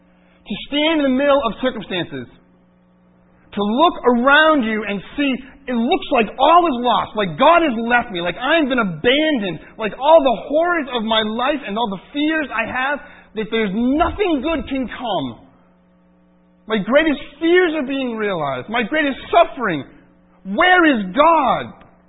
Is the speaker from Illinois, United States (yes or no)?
no; Boston, Massachusetts, United States; accent: Boston; Missed it with my Boston accent. Sorry about that.